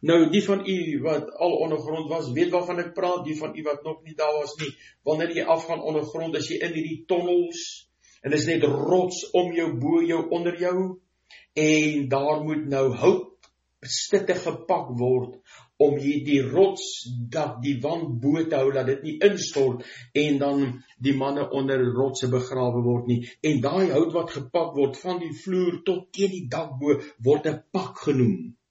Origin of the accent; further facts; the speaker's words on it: Free State, South Africa; Ek het groot geword in die Vrystaat se goudvelde, lieflike tye, lieflike plek, die Vrystaat.